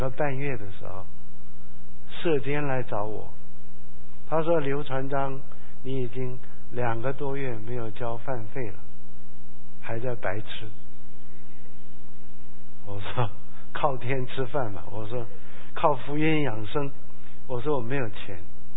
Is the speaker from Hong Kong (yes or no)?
yes; Hong Kong; 我开始的神学院里面，我们香港人是比较着重穿的